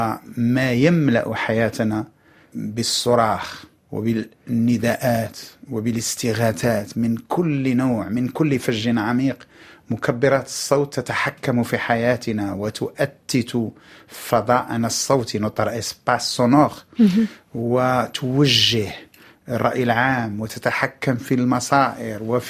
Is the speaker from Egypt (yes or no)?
no; Ben Ahmed, Casablanca-Settat, Morocco; طفولتي يمكن أن أقول ببساطة إنها كطفولات الآخرين في منطقتي، في مسقط رأسي، في منطقة مطبوعة بالطابع القروي، في مسقط رأسي بن حمد، بلدة صغيرة من 20 إلى 25 ألف، 30 ألف الآن، مسكونة بالروح الزراعية والفلاحية والقروية.